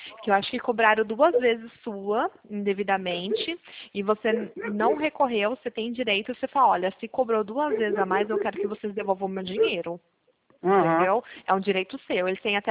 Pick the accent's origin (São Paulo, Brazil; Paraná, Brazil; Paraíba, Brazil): São Paulo, Brazil; Pirassununga; eu moro aqui no interior, né? Eu sou de Pirassununga, meu marido trabalha na 51, que é a terra da cachaça.